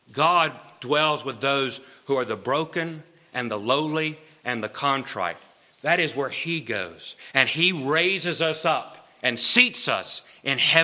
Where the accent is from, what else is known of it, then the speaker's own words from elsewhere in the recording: Mississippi, United States; Now, most of you know that I'm from Mississippi.